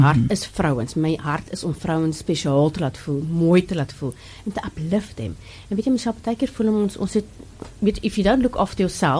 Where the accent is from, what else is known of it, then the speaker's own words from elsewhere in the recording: Gauteng, South Africa; now in Cape Town, South Africa; ek bly nou amper so 5 jaar in die Kaap, ek kom van Gauteng af, ek love die Kaap